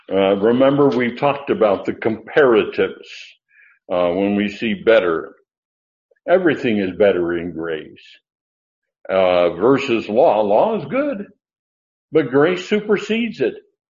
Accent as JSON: {"language": "English", "region": "California", "country": "United States", "tie": "born or raised there", "said": "As a kid, we were raised on the California side of the line."}